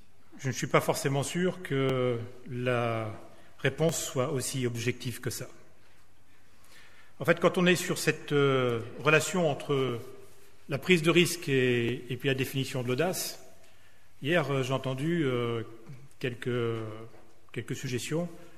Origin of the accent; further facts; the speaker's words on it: Pont-l'Abbé, Brittany, France; pris un risque parce que je suis de Pont-l'Abbé.